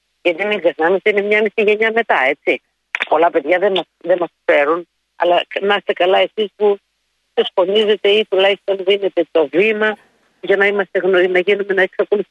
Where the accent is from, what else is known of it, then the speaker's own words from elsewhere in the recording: Greece; Εγώ είμαι τοπικίστρια, είμαι Ελληνίδα.